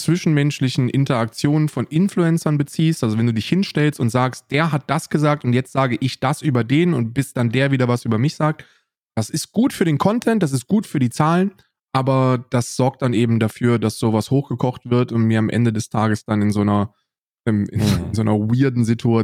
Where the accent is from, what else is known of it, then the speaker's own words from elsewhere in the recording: West Germany, Germany; Ich hab dann als Westdeutscher gesagt